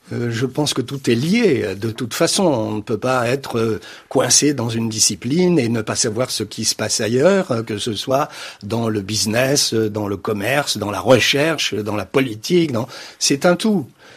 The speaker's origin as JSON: {"language": "French", "country": "Morocco", "tie": "born there", "said": "je suis né au Maroc, donc j'ai cette connotation un peu africaine."}